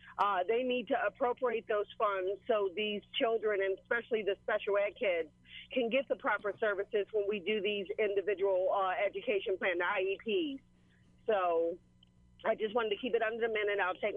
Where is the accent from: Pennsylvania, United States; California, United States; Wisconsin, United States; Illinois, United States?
Pennsylvania, United States; Philadelphia; I'm from Philadelphia. I am a product of the public school system.